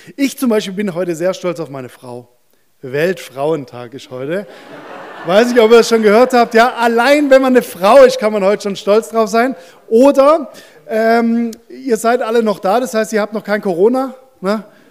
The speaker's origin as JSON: {"language": "German", "town": "Stuttgart", "region": "Baden-Württemberg", "country": "Germany", "said": "Ah, da sind wir Stuttgarter richtig stolz drauf."}